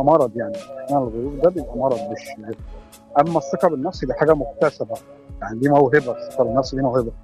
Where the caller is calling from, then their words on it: Cairo, Cairo Governorate, Egypt; بكلمكم من شبرا مصر.